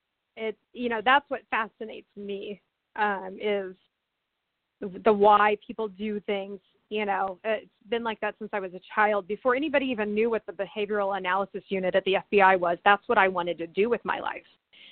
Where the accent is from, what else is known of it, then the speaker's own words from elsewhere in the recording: Wichita, Kansas, United States; also born or lived in Overland Park; I grew up in Wichita, Kansas. We had crime, but nothing like New York.